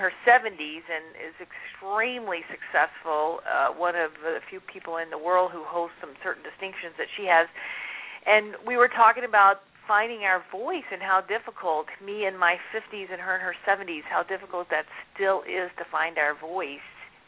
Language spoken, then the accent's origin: English; the South, United States; On top of growing up in a Catholic family and community, I grew up in the South.